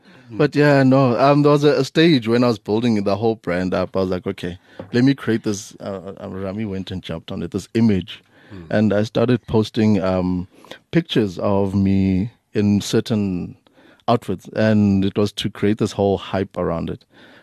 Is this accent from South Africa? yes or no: yes; Soweto, Gauteng, South Africa; I'm from Soweto." Every single time. And he made a note of that. He used to call me